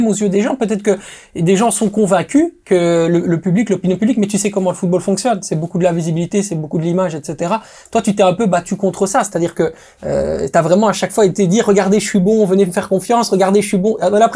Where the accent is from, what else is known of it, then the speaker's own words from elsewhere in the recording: Italy; French is a second language; Je veux te voir chez nous en Italie.